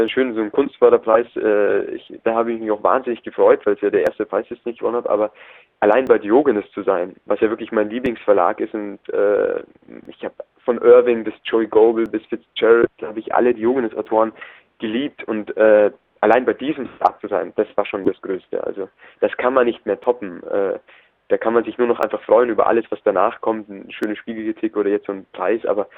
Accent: Munich, Bavaria, Germany; now in Berlin, Germany; Also ich komme ja aus München und das ist ziemlich versnobbt

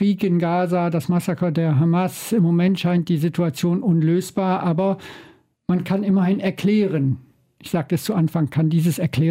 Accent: Germany; Denn es ist ja schon etwas anderes, als Deutscher in Israel unterwegs zu sein, als jetzt als Engländer oder jemand aus einem anderen Land.

